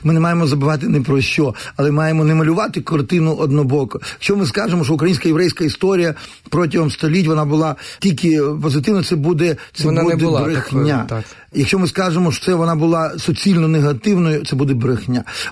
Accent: Drohobych, Lviv Oblast, Ukraine; Головне моє рідне місто Дрогобич.

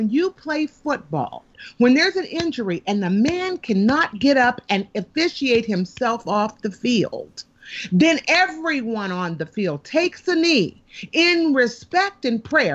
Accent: Oakland, California, United States; who's from Oakland? I'm from Oakland.

